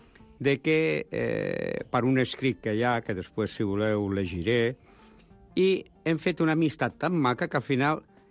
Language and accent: Catalan; Barcelona, Catalonia, Spain; born there; Jo vaig néixer a la barriada de Sants, al carrer Badal. Està aquí mateix.